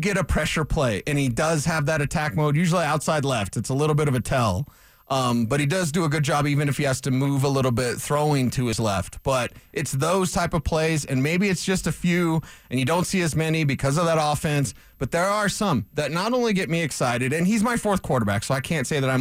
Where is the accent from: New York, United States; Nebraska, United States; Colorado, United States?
Colorado, United States; Denver; I'm from Denver, Colorado, but I can do a little math.